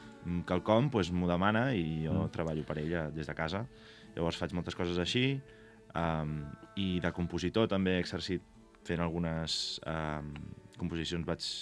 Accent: Gelida, Catalonia, Spain; now in Masquefa, Spain; bueno, Masquefa sóc un novato, encara. No. Jo sóc de Gelida.

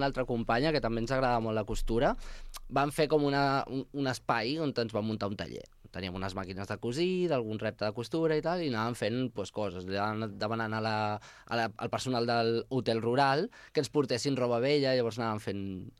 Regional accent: Castellet i la Gornal, Catalonia, Spain; De la Gornal.

